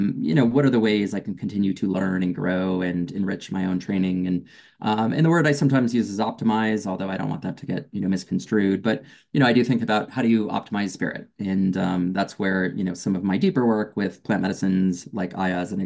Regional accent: Colorado, United States; also born or lived in Los Angeles, United States; I'd been living in LA in Venice Beach for about 10 years, and I went screaming back to my home state of Colorado, and I needed to reset.

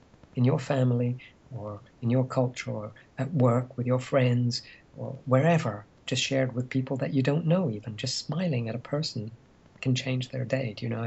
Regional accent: Egypt; because I grew up in Egypt during a time when there was turmoil.

